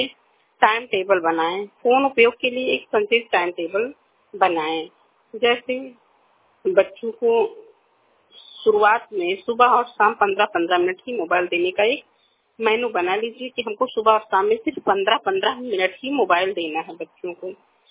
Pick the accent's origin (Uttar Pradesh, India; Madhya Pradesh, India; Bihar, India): Uttar Pradesh, India; Basti; मैं 32 साल की हूँ, मैं बस्ती आवास विकास से हूँ।